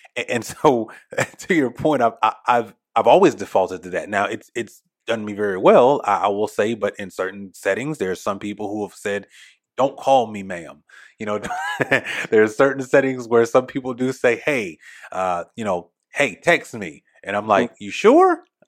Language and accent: English; the South, United States; and I'm a Southerner, so I'm yes, ma'am, no, ma'am, yes, sir, no, sir.